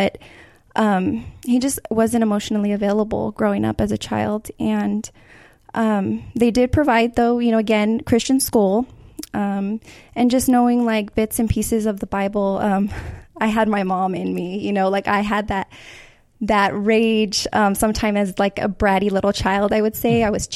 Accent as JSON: {"language": "English", "town": "Buena Park", "region": "California", "country": "United States", "tie": "born or raised there", "said": "I grew up in Buena Park."}